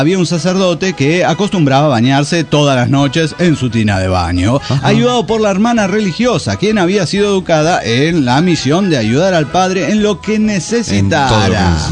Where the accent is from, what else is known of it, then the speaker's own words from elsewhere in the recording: Lima, Peru; Soy la renegada de Lima, Perú.